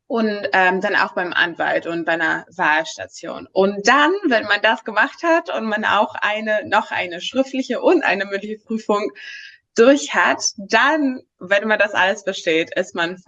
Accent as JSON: {"language": "German", "country": "Greece", "lives_now": "Berlin, Germany", "said": "Ich komme ursprünglich aus Griechenland, aber ich habe in Berlin und in Genf Jura studiert."}